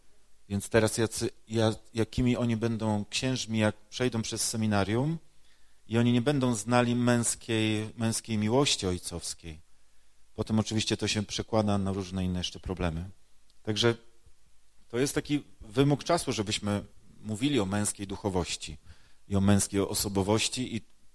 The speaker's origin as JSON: {"language": "Polish", "town": "Koszalin", "region": "West Pomeranian Voivodeship", "country": "Poland", "lives_now": "Lublin, Poland", "said": "Przyjechałem z Lublina, ale jestem z Koszalina, jestem z diecezji koszalińsko-kołobrzeskiej, tylko że pracuję na Kulu od 15 lat."}